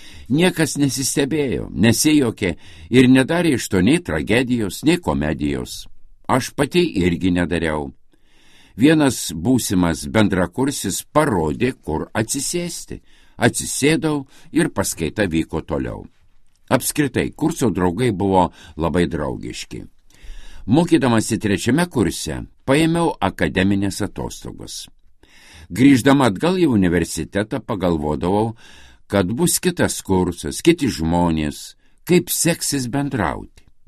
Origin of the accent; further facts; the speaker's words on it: Vilnius, Vilnius County, Lithuania; Esu vilnietė.